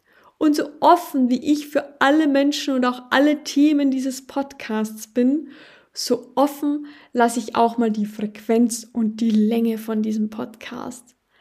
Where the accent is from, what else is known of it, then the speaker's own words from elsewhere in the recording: Tyrol, Austria; accent: Tyrolean; Ich bin eine Tirolerin mit einem sehr, sehr starken Dialekt. Also mit einem rollenden R und einem krassen K, sage ich immer so schön.